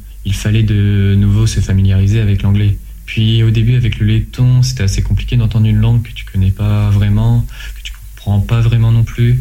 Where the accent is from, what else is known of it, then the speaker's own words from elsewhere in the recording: Normandy, France; j'ai actuellement 20 ans, je suis natif de la Manche.